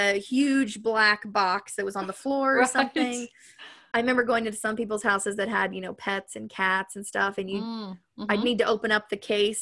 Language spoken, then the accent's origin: English; Ohio, United States; My mom and my dad moved to Florida. I was originally from Ohio. I grew up there, was there for 20 years.